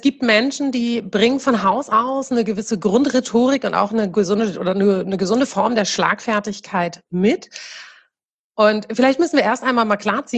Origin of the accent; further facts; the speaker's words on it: Buxtehude, Lower Saxony, Germany; Ich bin 38 Jahre alt und ich komme aus Buxtehude, also aus der Nähe von Buxtehude.